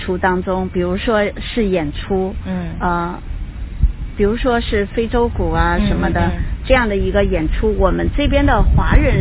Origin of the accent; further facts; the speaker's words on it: China; 我们中国人其实中国人也不是每个人都看得懂京剧。